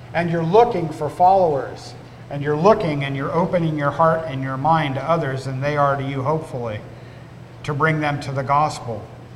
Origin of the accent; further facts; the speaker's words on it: California, United States; moved away as an adult; But 20 years ago, I came from California. I lived on a Mennonite farm.